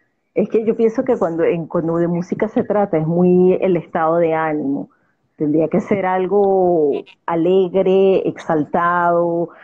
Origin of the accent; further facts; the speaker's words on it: Caracas, Capital District, Venezuela; Me voy con mi Ávila porque ahí sí soy caraqueña